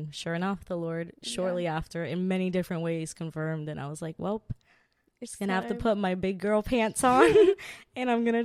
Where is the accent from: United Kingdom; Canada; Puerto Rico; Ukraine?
Puerto Rico; also born or lived in Alaska, United States; I was born in Alaska. That's mm-hmm. the fun little fact. My parents are from Puerto Rico, and they were in Alaska in the 90s, and I was born there. We went back to Puerto Rico like shortly after. I was probably one.